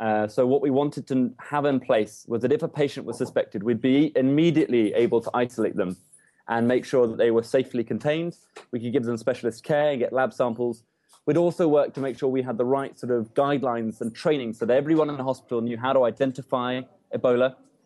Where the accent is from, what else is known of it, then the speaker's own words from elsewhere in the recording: United Kingdom; now in Sierra Leone; I'm a British doctor working for King's Health Partners in London and been out here for about a year and a half